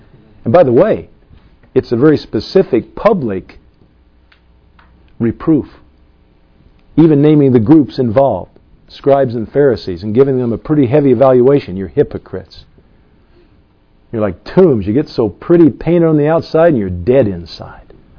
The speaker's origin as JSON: {"language": "English", "town": "Indianapolis", "region": "Indiana", "country": "United States", "tie": "born or raised there", "said": "Indianapolis, Indiana, my hometown."}